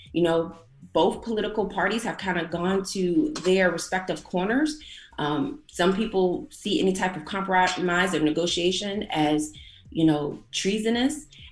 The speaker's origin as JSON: {"language": "English", "town": "Petersburg", "region": "Virginia", "country": "United States", "tie": "born or raised there", "said": "I was born and raised in Petersburg, Virginia. It used to be an affluent and well-to-do African-American community"}